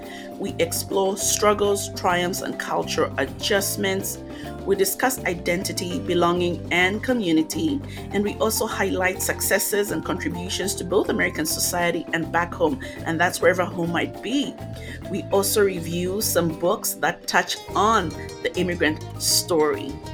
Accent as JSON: {"language": "English", "town": "Luanshya", "region": "Copperbelt", "country": "Zambia", "tie": "born there", "said": "I was born in Luanshya"}